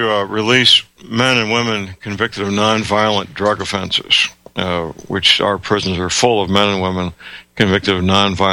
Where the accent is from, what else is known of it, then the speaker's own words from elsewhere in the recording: St. Louis, Missouri, United States; not even my hometown, St. Louis, at this point.